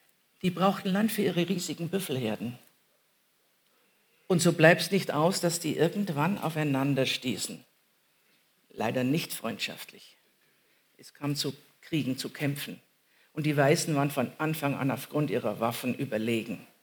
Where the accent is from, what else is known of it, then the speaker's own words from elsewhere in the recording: Munich, Bavaria, Germany; Jetzt will ich es einfügen, einfach als Münchner